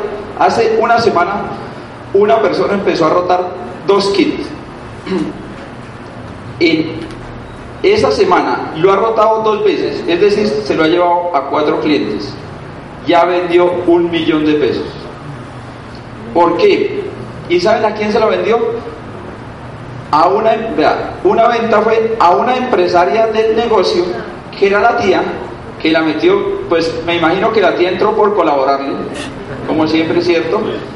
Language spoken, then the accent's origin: Spanish; Colombia; como buenos colombianos